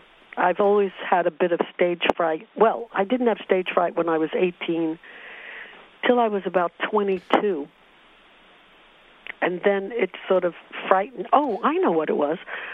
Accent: Brooklyn, New York, United States; since I was brought up in Brooklyn, when some of the families I knew got a little bit more money, they all moved to Long Island.

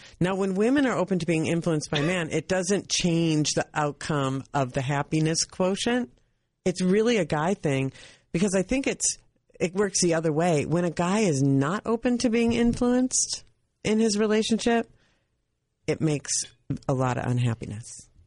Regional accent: Minnesota, United States; And I'm from Minnesota.

